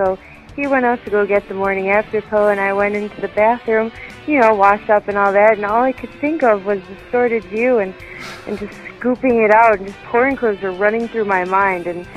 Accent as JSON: {"language": "English", "town": "Waukegan", "region": "Illinois", "country": "United States", "said": "Hey, Tim. … I'm from Waukegan."}